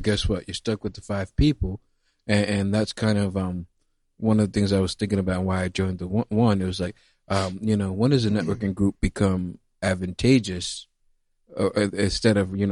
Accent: Miami, Florida, United States; also born or lived in New York; Whereas I come from Miami, from New York, I've done business in Los Angeles, all East Coast, West Coast

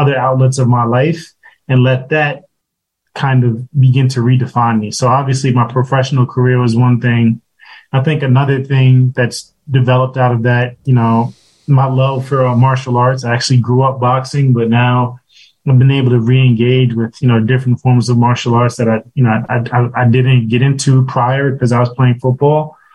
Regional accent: Brooklyn, New York, United States; Yeah, so I'm actually from Brooklyn. I grew up in Brooklyn, played football growing up

